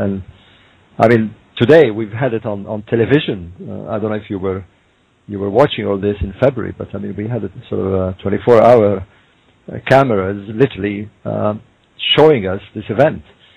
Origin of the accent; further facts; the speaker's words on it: Egypt; moved away as an adult; I was born in Egypt. I've actually lived in Egypt until 1967. I was 19 when I left Egypt. And I've been back many, many times. Very recently, I spent 3 years in Cairo, from 2005 to 2008.